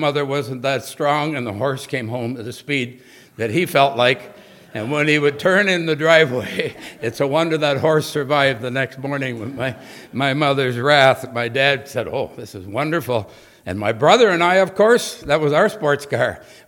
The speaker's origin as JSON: {"language": "English", "region": "Ontario", "country": "Canada", "tie": "born or raised there", "said": "I grew up in Northern Ontario, as a child"}